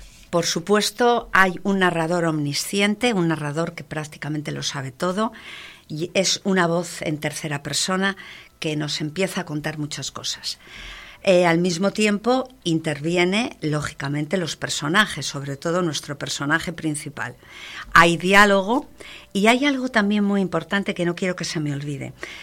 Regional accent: Madrid, Community of Madrid, Spain; Yo soy de Madrid, pero cuando era niño iba a todos esos sitios de la cornisa cantábrica de vacaciones.

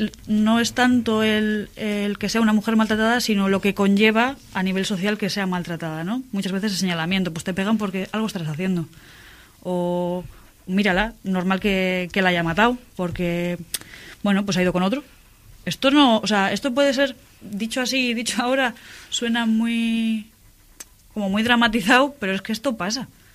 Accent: Cantabria, Spain; Sí que es verdad que empieza en Bilbao y poco a poco me vuelvo a acercar a Cantabria, que es mi tierra.

